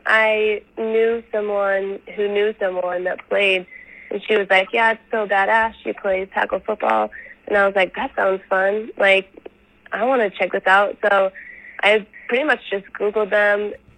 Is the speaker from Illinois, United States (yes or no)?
no; Salt Lake City, Utah, United States; I grew up in Utah, Salt Lake City, Utah.